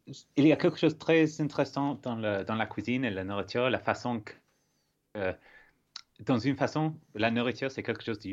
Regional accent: Scotland, United Kingdom; J'ai grandi à Aberdeenshire, c'est dans le nord-est de l'Écosse.

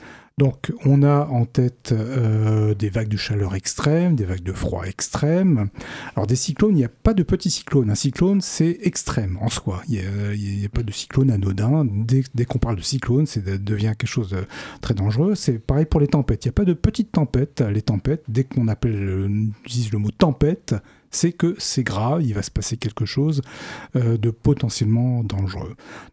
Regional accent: Palaiseau, Île-de-France, France; De Palaiseau.

